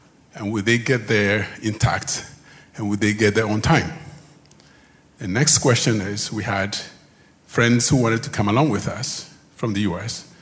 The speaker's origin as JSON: {"language": "English", "country": "Ghana", "lives_now": "United States", "said": "I'm originally from Ghana, and I've been in the U.S. for, boy, many years."}